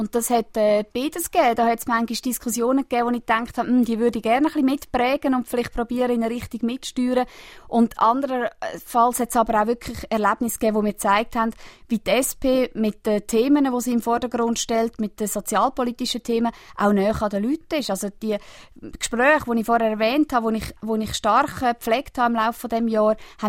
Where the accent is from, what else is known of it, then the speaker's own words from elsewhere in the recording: Aargau, Switzerland; Ich bin nach wie vor mit Freude Botschafterin von diesem Kanton und bin eine stolze Aargauerin.